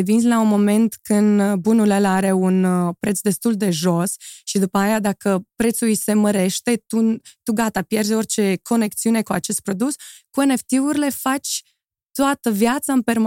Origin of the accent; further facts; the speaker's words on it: Moldova; Întotdeauna am zis că sunt moldoveancă și atât.